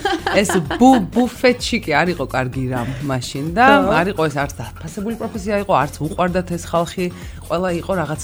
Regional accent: Kutaisi, Imereti, Georgia; მე ხო იმერელი ვარ, ქუთაისელი, აბა რა.

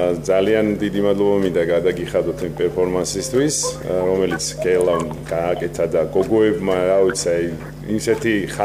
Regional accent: Poti, Samegrelo-Zemo Svaneti, Georgia; also born or lived in Sokhumi; შემდეგ სოხუმში დავიბადე მე, აფხაზეთში, ჩვენს ულამაზეს და მოსაყვარლეს მხარეში. ომის შემდეგ ფოთში მოგვიწია ცხოვრება.

